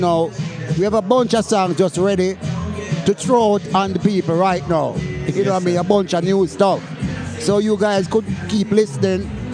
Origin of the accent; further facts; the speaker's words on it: Trenchtown, Kingston, Jamaica; Well, you know, we grew up in Trenchtown, right?